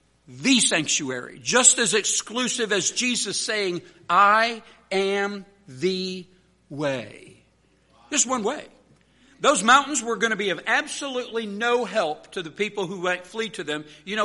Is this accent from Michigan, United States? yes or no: yes; Michigan, United States; I was from Michigan, so I've seen plenty of snow.